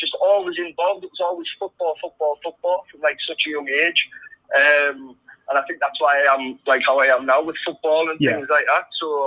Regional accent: Sunderland, North East England, United Kingdom; But growing up in Sunderland, it was class.

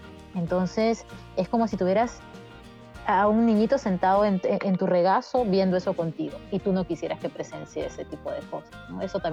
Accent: Peru; now in United States; lo importante tanto de Estados Unidos, que es donde estoy en esta cuarentena, como de mi tierra de Perú.

